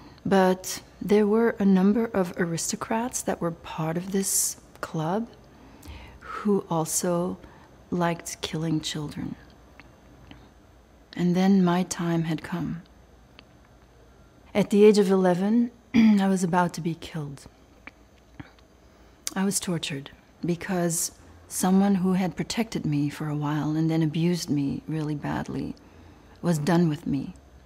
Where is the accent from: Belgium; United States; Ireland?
Belgium; I was raised in Belgium